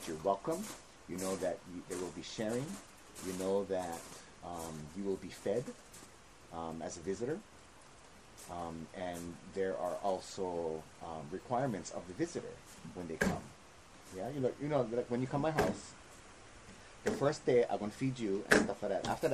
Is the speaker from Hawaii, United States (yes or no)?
yes; Hawaii, United States; Of course, as a Hawaiian, I would prefer that you chant, but not everybody know how to chant.